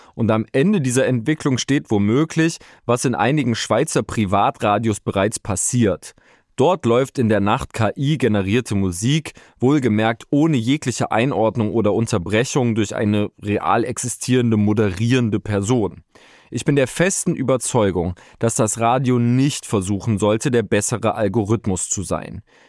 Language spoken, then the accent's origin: German; Weimar, Thuringia, Germany; Ich muss an dieser Stelle an das Bürgerradio in meiner Heimatstadt Weimar denken, an Radio Lotte.